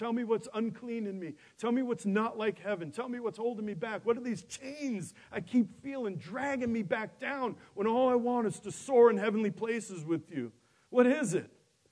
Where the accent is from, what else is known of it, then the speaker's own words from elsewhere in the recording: Queens, New York, United States; I certainly never learned it growing up in Queens.